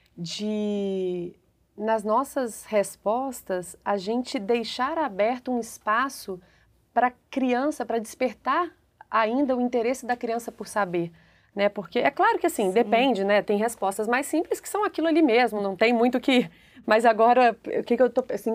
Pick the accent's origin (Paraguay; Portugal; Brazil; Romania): Brazil; born there; Por que eu nasci no Brasil?